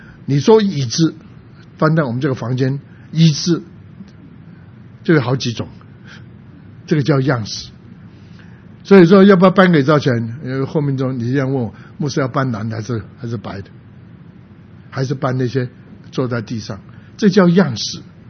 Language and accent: Chinese; Guangdong, China; 是山东人，我是广东人，所以他讲句每句话都听得懂了